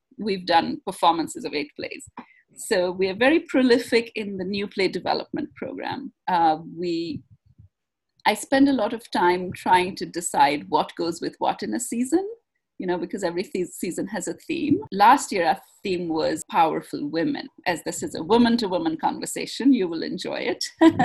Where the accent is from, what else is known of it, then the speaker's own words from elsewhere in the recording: India; I was a young girl growing up in India at that time